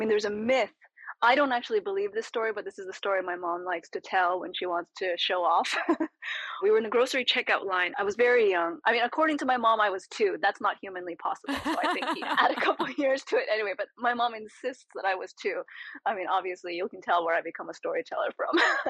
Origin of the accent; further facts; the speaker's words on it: California, United States; born there; So he'd lived several other lives by the time I was born in California.